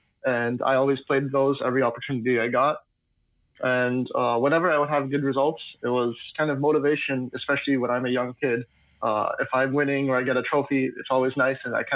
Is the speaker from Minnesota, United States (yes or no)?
yes; Eagan, Minnesota, United States; I am from Eagan, Minnesota, and I've been playing chess since I was 5 years old.